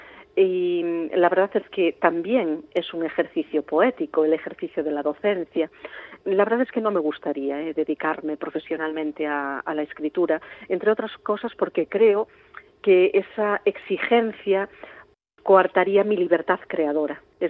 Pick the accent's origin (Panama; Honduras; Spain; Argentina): Spain; Galicia; first language Galician; Spanish is a second language; mi lengua materna es el gallego y, por lo tanto, es mi lengua de creación, de pensamiento, es en la que vivo y la lengua en la que sueño y en la que estoy criando a mi hija.